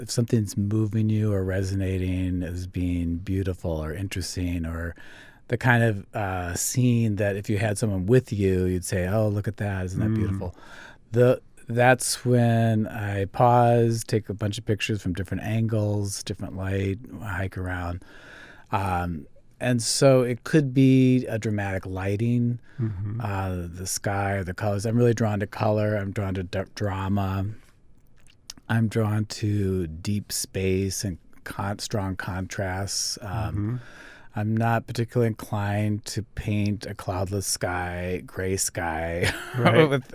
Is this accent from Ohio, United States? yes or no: no; Iowa, United States; When I first moved up here, I grew up in Iowa, so there's like no mountains.